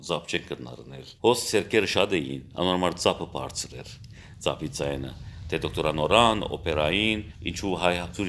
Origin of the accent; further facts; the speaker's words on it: Damascus, Damascus Governorate, Syria; որովհետև իմ հայրը եւ մայրը Դամասկոս ծնած են, ես Դամասկոս ծնած եմ, իմ դադիկներ մեծ հայրս, մեծ մայրս եկած են ասպանության ադեն Սուրիա եւ ոհմտեղ ծանոթացած ընտանիք կազմած են։